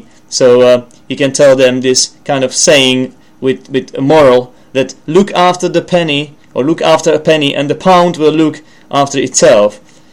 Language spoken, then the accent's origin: English; Czechia; and you know I'm from the Czech Republic, I'm Czech, and you might think all Czechs are like this.